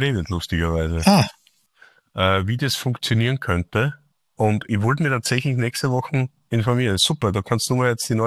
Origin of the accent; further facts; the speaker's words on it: Austria; now in Germany; Nein, ich bin Österreicher, ich trage Österreich in meinem Herz